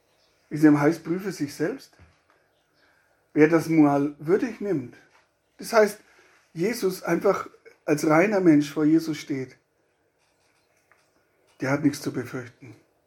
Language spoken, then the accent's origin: German; Bavaria, Germany; mich aufführen, wie man bei uns in Bayern so sagt, wie die Sau am Sofa